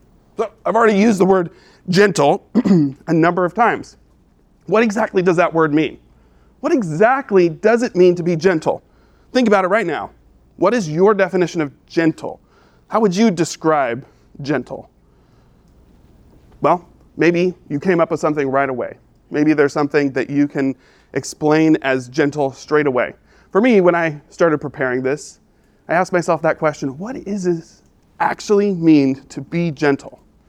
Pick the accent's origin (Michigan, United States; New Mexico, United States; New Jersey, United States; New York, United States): New Mexico, United States; Albuquerque; Well, I grew up in Albuquerque, New Mexico.